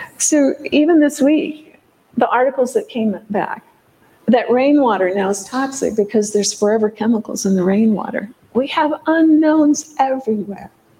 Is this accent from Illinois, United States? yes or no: yes; Illinois, United States; I grew up in Illinois. I tell people I grew up in an oasis in the cornfields.